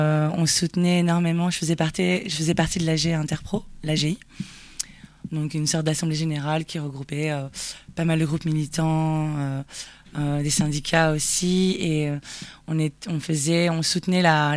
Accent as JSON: {"language": "French", "town": "Paris", "region": "Île-de-France", "country": "France", "tie": "born or raised there", "said": "moi, je suis originaire de Paris et de sa banlieue parisienne. Et j'ai grandi avec."}